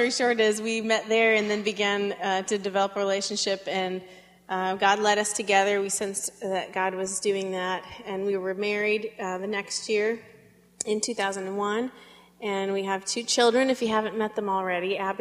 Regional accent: Elkhart, Indiana, United States; I grew up in Elkhart, Indiana, in northern Indiana, in a wonderful Christian family, Christian home, in a great, vibrant, missions-minded church.

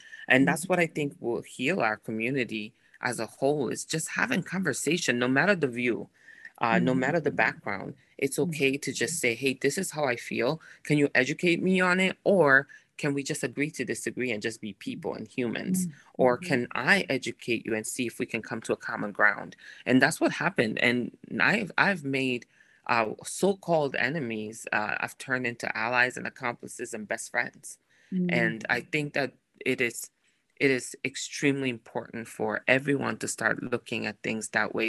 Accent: Milan, Lombardy, Italy; also born or lived in Naples; now in United States; So I was born and raised in Italy. I was born in Napoli, south of Italy, and raised in the suburbs of Milan. My parents are originally from West Africa, Ghana, but, you know, all I know is Italy. So I always call myself an Afro-Italian, and now I'm proud American.

